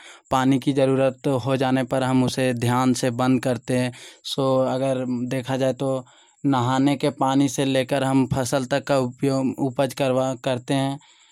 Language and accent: Hindi; Vishnugarh, Jharkhand, India; ग्राम ऊंचागाना, विष्णुगढ़ का निवासी हूं।